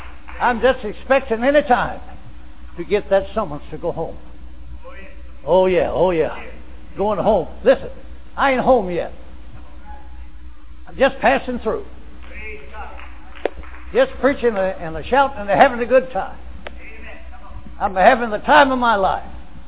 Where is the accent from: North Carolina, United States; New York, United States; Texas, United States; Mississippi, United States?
Mississippi, United States; Philadelphia; I came from Philadelphia, Mississippi, about 75 miles northeast of Jackson, and I went right back close to home.